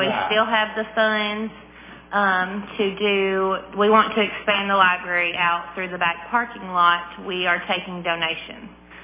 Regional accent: Tennessee, United States; I was born and raised in Clay County, Tennessee. I'm 32 years old

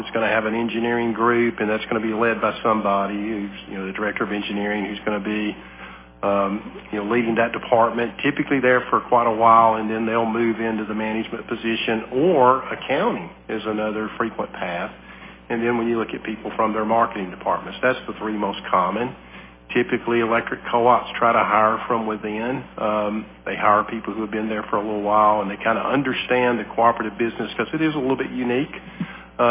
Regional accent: Lafayette, Tennessee, United States; also born or lived in Indianapolis; actually born in Indianapolis, but my family moved to Macon County when I was less than a year old. And so I was born and raised in Lafayette, went to high school there, went to school at Tennessee Tech.

